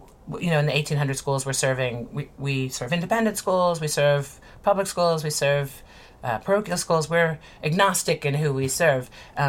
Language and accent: English; Washington, District of Columbia, United States; I grew up in Washington, D.C., and in the evenings, in the summertime, we'd play these games of kick the can